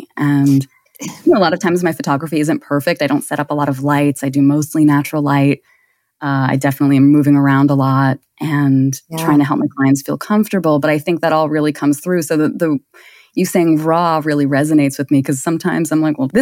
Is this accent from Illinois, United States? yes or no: no; Brooklyn, New York, United States; So I am in Brooklyn, New York. I am born and bred here.